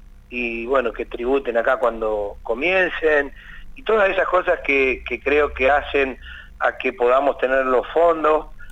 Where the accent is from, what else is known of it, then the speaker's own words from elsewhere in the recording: Cinco Saltos, Río Negro, Argentina; Yo soy hijo de chacarero, soy nacido y criado en Cinco Saltos, hice mi escuela primaria en la escuela rural 132 de La Parra